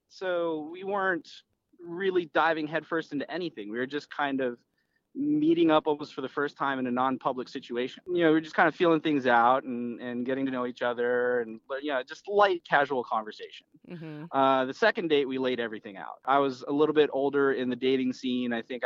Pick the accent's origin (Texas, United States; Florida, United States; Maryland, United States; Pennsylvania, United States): Maryland, United States; Deep Creek; It was a, you know, night spot up in Deep Creek, my hometown.